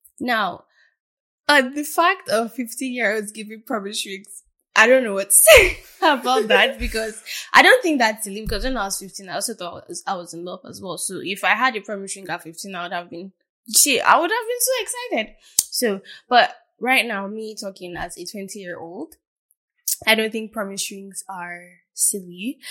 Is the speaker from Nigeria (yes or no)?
yes; Nigeria; And I'm Nigerian, believe it or not. And I'm here to debunk the fact that all Nigerian girls are the same.